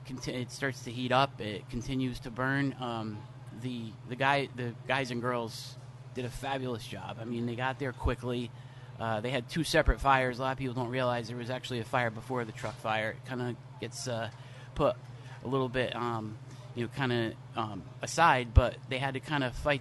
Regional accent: Stamford, Connecticut, United States; And I grew up in Stanford, and my my family's been involved in Belltown Fire Department.

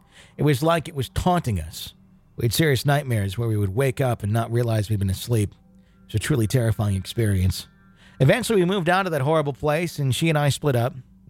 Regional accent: Colorado, United States; born there; also born or lived in Illinois, United States; I was born in Colorado, but I lived in Illinois for about 7 years.

